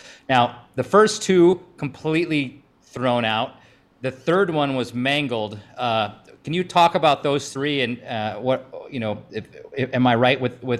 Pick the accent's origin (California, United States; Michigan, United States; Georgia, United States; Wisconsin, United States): Wisconsin, United States; because I'm from the North Woods and close to Rhinelander